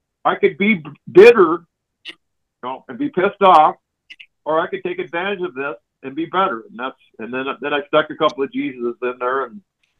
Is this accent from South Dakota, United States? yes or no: yes; Deadwood, South Dakota, United States; born there; I was born in Deadwood.